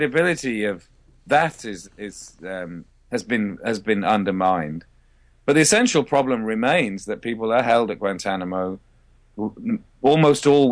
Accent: United Kingdom; and I'm British. So, you know, it was my home country.

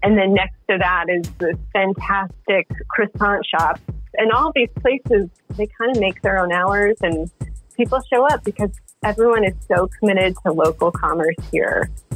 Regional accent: New Hampshire, United States; I grew up in New Hampshire, but I actually never visited Portland.

